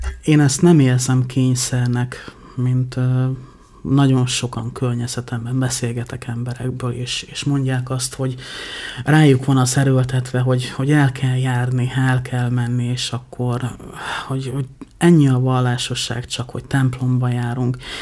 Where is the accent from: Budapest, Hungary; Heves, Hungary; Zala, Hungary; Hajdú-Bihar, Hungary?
Hajdú-Bihar, Hungary; Létavértes; born there; Létavértesen születtem, ez egy kisváros a romániai határ mellett.